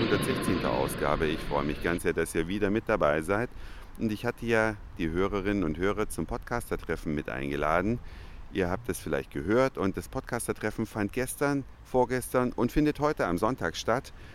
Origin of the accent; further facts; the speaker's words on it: East Germany, Germany; und ich als Ossi.